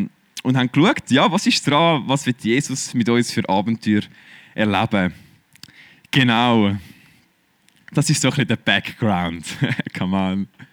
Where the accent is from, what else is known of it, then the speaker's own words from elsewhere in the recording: Pfäffikon, Zurich, Switzerland; wie ihr vielleicht seht. Ich bin in Pfäffiken aufgewachsen, im Kanton Zürich. Und ich kenne Jesus schon mein ganzes Leben lang.